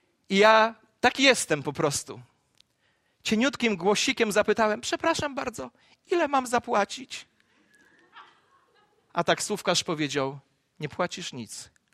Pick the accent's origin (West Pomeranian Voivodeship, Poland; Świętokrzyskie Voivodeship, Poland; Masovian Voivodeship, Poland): Masovian Voivodeship, Poland; Gąsocin; Jechaliśmy do kościoła 5 kilometrów od mojej rodzinnej miejscowości. I podczas, gdy już dojechaliśmy tam na miejsce, przyjechała po nas taksówka. W mojej wsi rodzinnej była taksówka Gąsocin numer 1 i tylko taka.